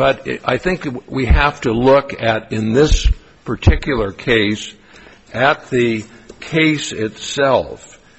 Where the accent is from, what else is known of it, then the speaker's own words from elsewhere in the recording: Fresno, California, United States; I'm an attorney from Fresno, and I'm happy to be here before the court.